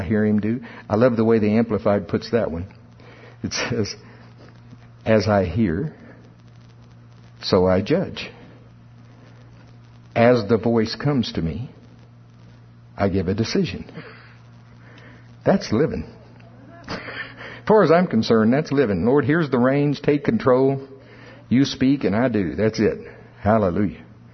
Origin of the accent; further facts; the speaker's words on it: United States; I know it's wash, but I'm from Pottawatomie County. I'm true to my roots.